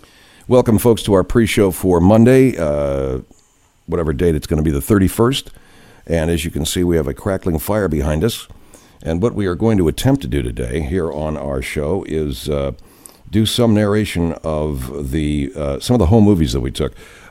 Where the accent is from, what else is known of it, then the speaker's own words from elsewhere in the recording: England, United Kingdom; Yes, I am English.